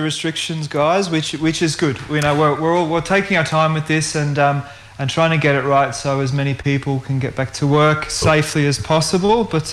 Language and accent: English; Australia; Look, I'm an Irish Australian. I'm 45.